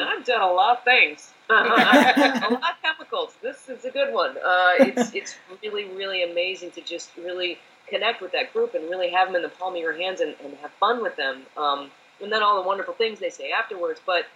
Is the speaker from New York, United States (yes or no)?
no; Detroit, Michigan, United States; now in Los Angeles, United States; I mean, I grew up in Detroit, and I started doing comedy when, you know, Tim Allen had his show and Roseanne Barr and all